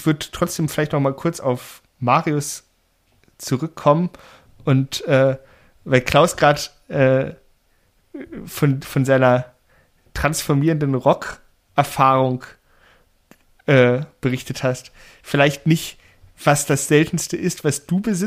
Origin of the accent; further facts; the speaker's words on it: Berlin, Germany; ich als Berliner